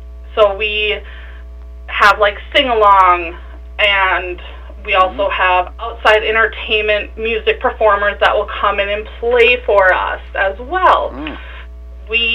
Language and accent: English; Springfield, Minnesota, United States; Yeah, so I grew up in Springfield, Minnesota. I grew up on a dairy farm.